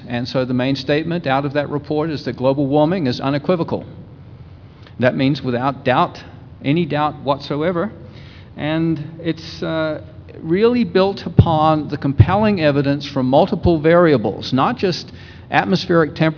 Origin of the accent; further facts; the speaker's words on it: New Zealand; moved away as an adult; I come from New Zealand, and I was actually a weather forecaster in New Zealand for a few years before I went to MIT to do my PhD.